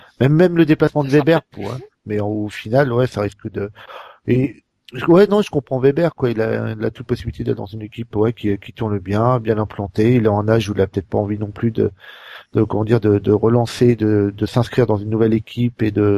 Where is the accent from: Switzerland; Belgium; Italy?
Italy; accent: Italian; French is a second language; Et, désolé pour mon accent italien qui est pas parfait.